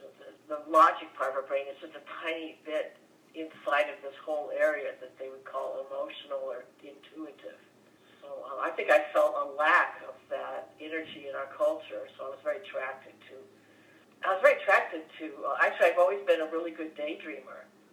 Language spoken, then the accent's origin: English; San Mateo, California, United States; I grew up in suburbia in San Mateo, California, which was kind of rigid 50s, everything sort of in its little compartment.